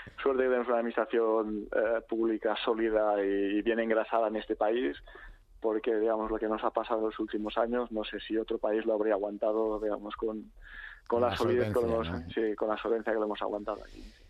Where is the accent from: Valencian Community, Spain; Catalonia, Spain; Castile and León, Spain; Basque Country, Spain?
Catalonia, Spain; Ya sabes que yo soy catalán y aquí siempre hemos tenido el problema contrario, ¿no?